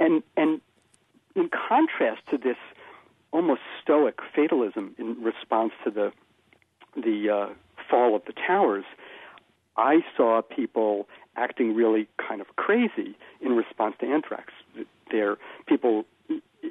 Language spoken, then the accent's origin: English; New York City, New York, United States; So here was my experience as a New Yorker that horrible autumn of 2001.